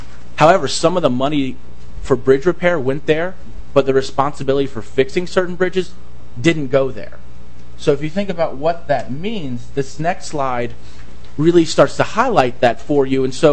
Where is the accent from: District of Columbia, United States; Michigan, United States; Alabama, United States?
District of Columbia, United States; Washington; I have to admit I am from Washington, D.C., and there may be particular aspects of your state and how you spend your money that I may not know